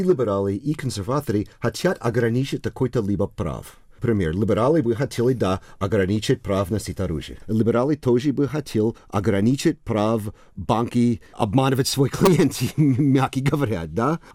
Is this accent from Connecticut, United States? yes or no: yes; Connecticut, United States; born there; Russian is a second language; Ты не был так широкий в Коннектикуте, где я родился